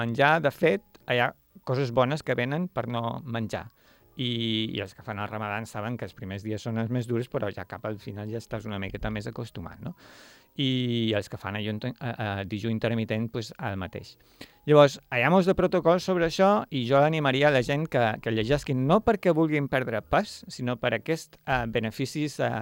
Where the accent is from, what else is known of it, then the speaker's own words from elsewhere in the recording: Balearic Islands, Spain; also born or lived in Scotland; Jo som de Mallorca, però clar, ja estava habituat a Escòcia